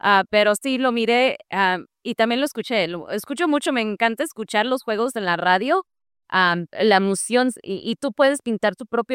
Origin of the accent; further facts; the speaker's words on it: United States; born there; Pues como también soy nacida aquí, pues también soy más de los Estados Unidos.